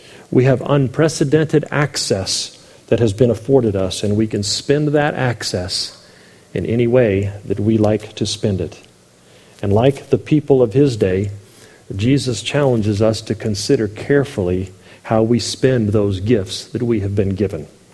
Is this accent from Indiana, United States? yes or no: no; San Diego, California, United States; because I grew up in San Diego, there was a large immigrant population, and I worked with a lot of immigrants.